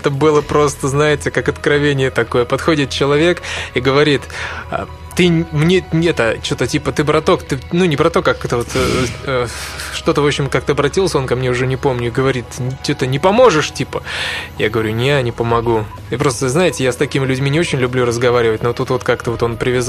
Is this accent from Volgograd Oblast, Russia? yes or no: no; Alexandrov, Vladimir Oblast, Russia; Я говорю, из Александрова, нет, то ли я из Александрова сказал, то ли еще откуда-то, из Владимирской области я сказал.